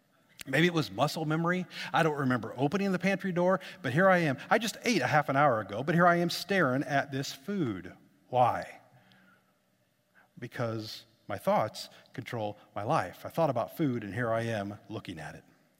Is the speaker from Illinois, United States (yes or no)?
yes; Lincoln, Illinois, United States; visited my family for a while in central Illinois, right in the middle of Illinois. Lincoln is my hometown.